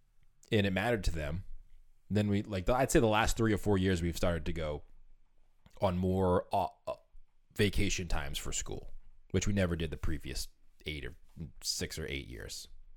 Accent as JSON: {"language": "English", "region": "New England", "country": "United States", "said": "Yeah, and we're from New England."}